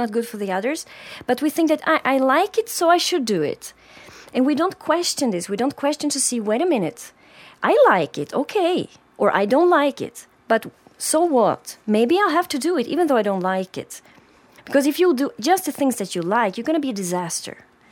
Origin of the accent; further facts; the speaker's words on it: Sweden; English is a second language; now in Brazil; I was thinking also because I'm from Sweden, right? And in Sweden now, I've been 9 years in Brazil.